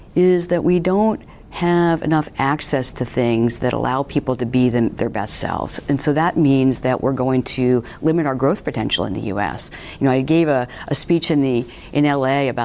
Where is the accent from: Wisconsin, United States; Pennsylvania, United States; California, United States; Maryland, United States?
California, United States; San Francisco; I just say I'm from San Francisco.